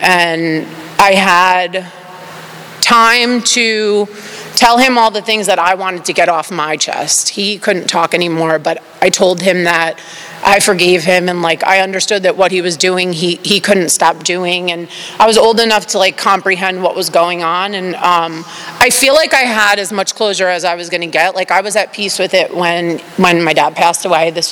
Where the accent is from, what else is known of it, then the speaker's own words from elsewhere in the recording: New York City, New York, United States; I grew up in New York, born and raised in the Bronx, and my mom worked a lot.